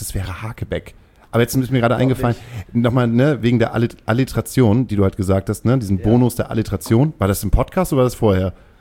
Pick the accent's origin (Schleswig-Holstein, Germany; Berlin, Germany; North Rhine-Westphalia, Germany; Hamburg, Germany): Hamburg, Germany; dass du als Bremer Becks so genauso verachtest, wie ich als Hamburger Astra.